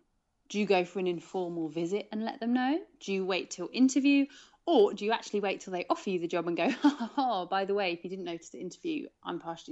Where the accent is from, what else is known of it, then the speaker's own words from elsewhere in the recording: South West England, United Kingdom; I'm from Gloucestershire.